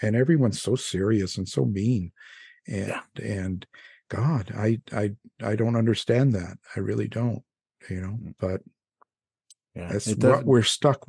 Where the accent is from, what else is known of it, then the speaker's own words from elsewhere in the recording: Canada; well, I'm just a Canuck. I'm from Kanakistan.